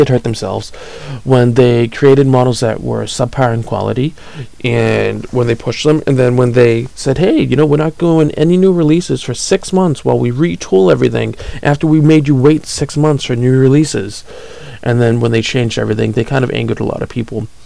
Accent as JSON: {"language": "English", "country": "United States", "said": "I think the American models are the best ones there, not because I'm an American"}